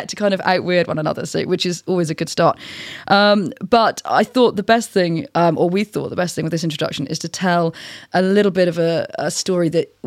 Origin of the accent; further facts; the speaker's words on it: West Midlands, United Kingdom; And I grew up in South Shropshire, right up in the hills.